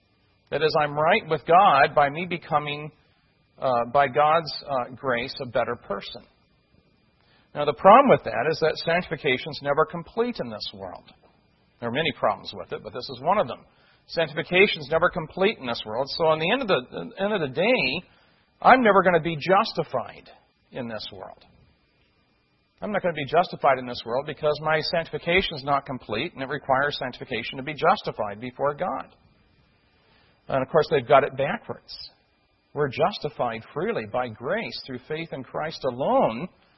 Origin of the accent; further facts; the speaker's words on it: Midwest, United States; at least in the part of the country I grew up in the Midwest today